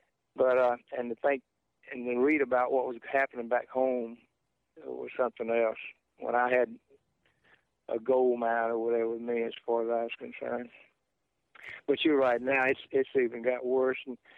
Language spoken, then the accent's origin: English; Meridian, Mississippi, United States; I was assigned to a helicopter unit there in my hometown, the same key field I was talking about in Meridian. And I graduated Mississippi State and went to flight school.